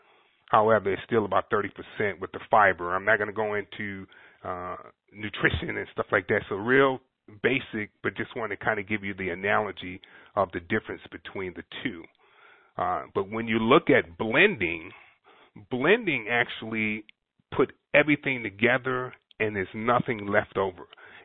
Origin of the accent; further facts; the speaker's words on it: Brooklyn, New York, United States; I was actually born and raised in Brooklyn, New York, Bedford-Stuyvesant, Brooklyn. We were born into poverty